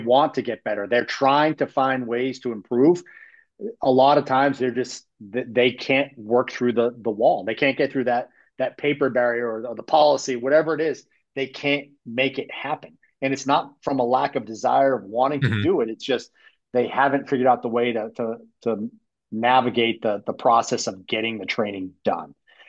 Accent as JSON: {"language": "English", "region": "Massachusetts", "country": "United States", "said": "obviously Massachusetts, where we started, and that's my home state"}